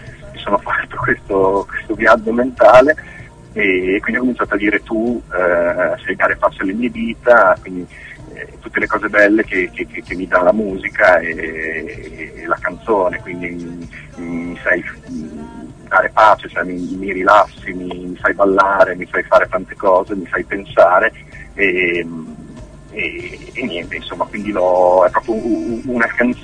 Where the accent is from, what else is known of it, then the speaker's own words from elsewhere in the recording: Bologna, Emilia-Romagna, Italy; siccome sono di Bologna voglio partire da qui.